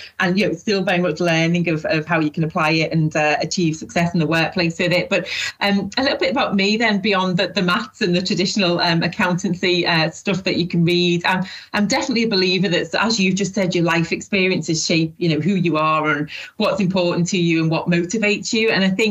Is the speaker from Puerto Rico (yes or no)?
no; Liverpool, North West England, United Kingdom; also born or lived in Ireland; I was adopted from Ireland over to Liverpool